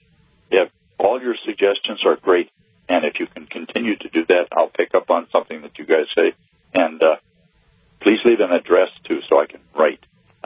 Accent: Bismarck, North Dakota, United States; Okay. I'm from Bismarck, and I've never donated to a Republican Party or a Democrat Party or a candidate.

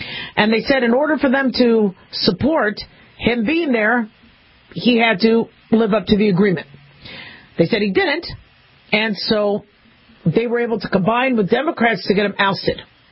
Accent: United States; I told you, as an American, I love the fact that we are a representative democracy

